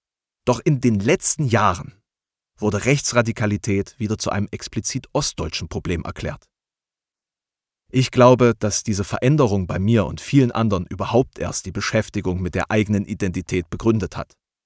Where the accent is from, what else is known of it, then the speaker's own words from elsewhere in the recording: East Germany, Germany; Ich habe meinen Dialekt so gut es geht abgelegt, um im Westen akzeptiert zu werden